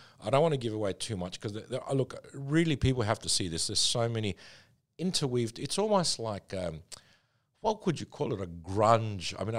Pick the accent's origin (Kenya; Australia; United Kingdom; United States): Australia; we grew up in Australia, Greek Australian background.